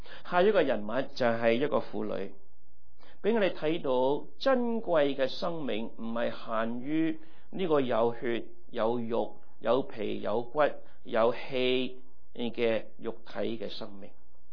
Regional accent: China; 那我们中国人，我们很珍重我们的儿女的嘛，是不是？

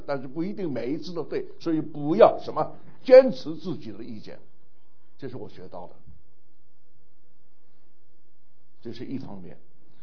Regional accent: China; moved away as an adult; now in United States; 我刚来美国的时候，正好是美国的感恩节，11月。那么那个时候我在一个小地方读书，整个镇就是我一个中国人啊。

